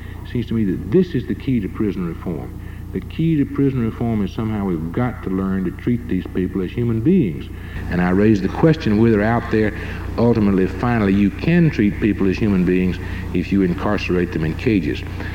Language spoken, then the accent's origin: English; the South, United States; I'm a Southerner, I spent most of my life in the South, and I'm very keenly attuned to racial things